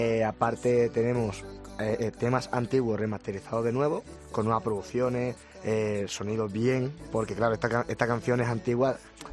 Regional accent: Seville, Andalusia, Spain; accent: Sevillian; Soy de Sevilla.

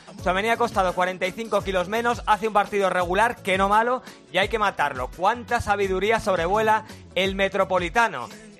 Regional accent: Monzón, Aragon, Spain; Yo soy de Monzón, en Huesca.

